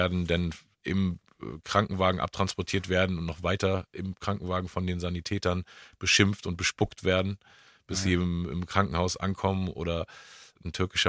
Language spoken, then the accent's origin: German; Hamburg, Germany; wir sind trotzdem irgendwie in Schmelztiegeln aufgewachsen. Ne? So, also … war mit aus Frankfurt, irgendwie … aus Stuttgart, ich Hamburg